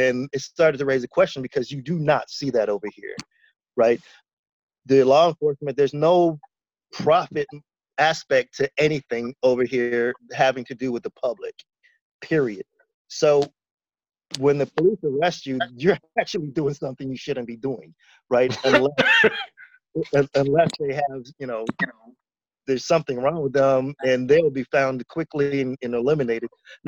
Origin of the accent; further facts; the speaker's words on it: Canada; accent: Canadian American; also born or lived in Detroit, United States; So I was born in Canada, raised educationally in Canada, but socially I'm American. I spent my weekends and summers growing up over in Detroit, Southwest Detroit.